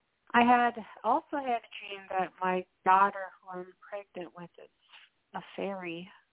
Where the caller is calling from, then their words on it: Minnesota, United States; calling from Minnesota.